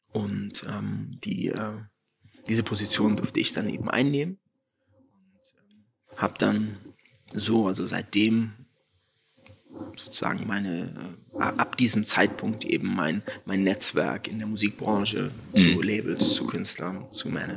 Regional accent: Frankfurt, Hesse, Germany; Und dann als Frankfurter Politikwissenschaft in Frankfurt

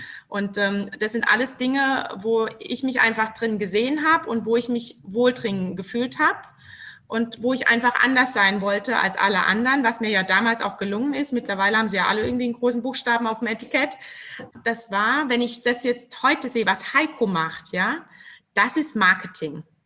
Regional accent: Rhineland-Palatinate, Germany; wir sind ja Pfälzer.

